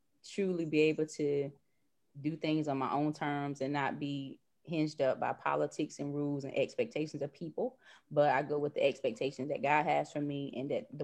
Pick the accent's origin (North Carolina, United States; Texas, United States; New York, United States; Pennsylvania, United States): North Carolina, United States; now in Maryland, United States; So I'm from North Carolina. I live in Maryland. I moved here about 6 years ago.